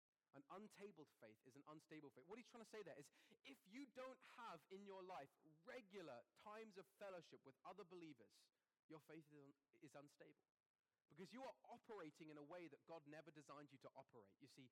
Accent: England, United Kingdom; moved away as an adult; now in Canada; I remember my first Canadian Thanksgiving. I moved from England in 2010. I didn't know very many people, and I was kind of getting connected in Christian community.

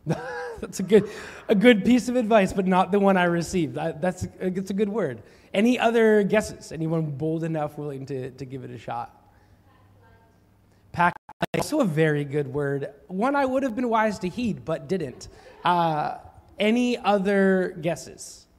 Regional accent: Canada; So with my Canadian flag loudly and proudly embroidered on my backpack

